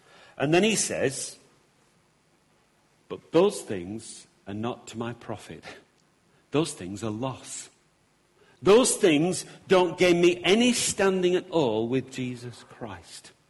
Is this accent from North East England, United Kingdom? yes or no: no; North West England, United Kingdom; accent: Lancashire; I mean, I know I'm from Lancashire because I've got this thick accent that I can't get rid of. But I don't go around saying I'm a Lancastrian of Lancastrians.